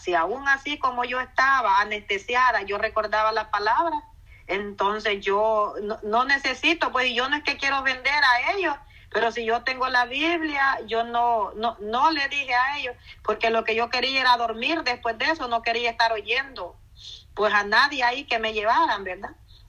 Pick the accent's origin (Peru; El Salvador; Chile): El Salvador; yo nací allí en El Salvador, en la zona costera, a pocos pasos de la playa, del mar. Yo bajaba a bañarme cuando era una niña